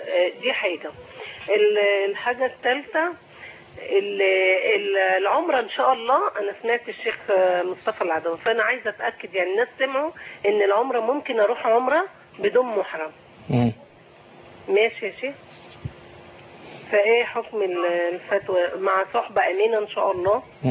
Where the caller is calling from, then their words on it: Qalyubia, Egypt; انا يعني هنا في القليوبيه في مصر